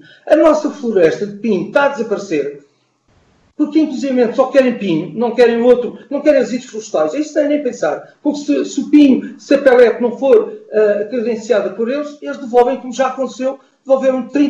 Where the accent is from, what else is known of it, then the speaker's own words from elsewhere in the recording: Portugal; e que também preocupa a nós e que nós como portugueses devemos preocupar